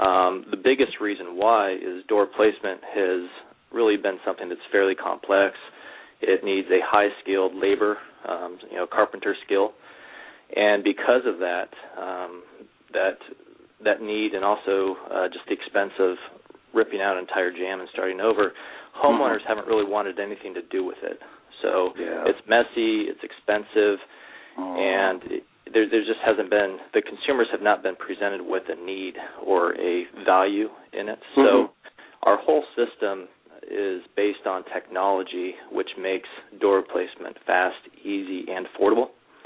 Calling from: Sacramento, California, United States; We're calling from Sacramento, actually just outside of Sacramento in the foothills of Lake Tahoe.

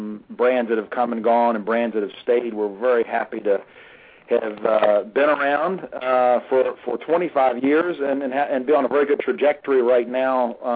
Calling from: Raleigh, North Carolina, United States; I am calling from Raleigh, North Carolina.

